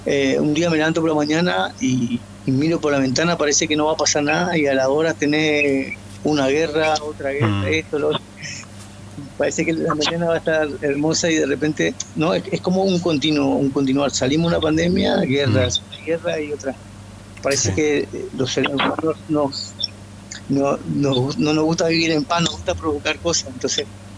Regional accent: Argentina; moved away; todo lo que queremos es lo mismo, como argentinos, ¿no? Estando fuera, yo intento siempre regirme, por más que me entero de cosas de allí, pero regirme en el país de donde vivo, ¿no? Que hace 21 años estoy trabajando aquí

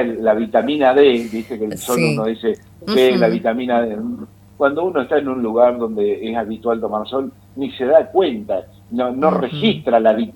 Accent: Choele Choel, Río Negro, Argentina; y yo también vengo de la Patagonia, pero de la Patagonia Norte, en la zona de Chuelechuel, provincia de Río Negro, ¿viste?

